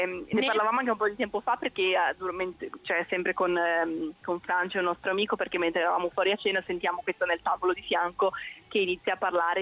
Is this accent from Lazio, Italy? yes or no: no; Liguria, Italy; l'hanno proiettato nel mio paesino, in Liguria, dove l'età media sono più o meno 70 anni e ci sono più o meno 800 abitanti.